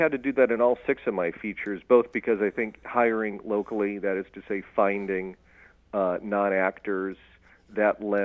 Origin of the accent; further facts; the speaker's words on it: Omaha, Nebraska, United States; I'm from Omaha, and those previous three films were shot in Omaha.